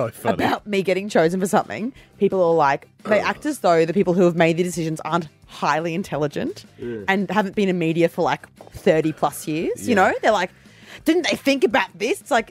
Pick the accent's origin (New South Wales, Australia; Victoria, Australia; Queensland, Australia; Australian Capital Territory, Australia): Queensland, Australia; Gold Coast; I'm actually from the Gold Coast, really.